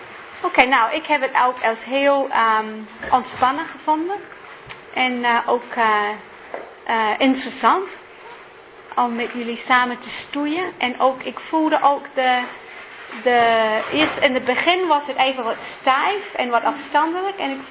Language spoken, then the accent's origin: Dutch; New Zealand; Want ik kom uit Nieuw-Zeeland en ik ben 8 of 10 keer...